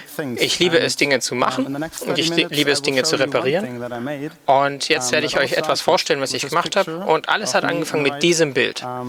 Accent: Cologne, North Rhine-Westphalia, Germany; Ich bin aus Köln.

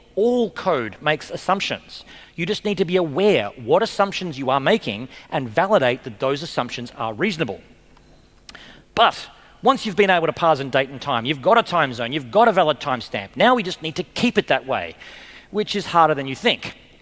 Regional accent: Australia; I am an Australian citizen who has lived in Australia my entire life

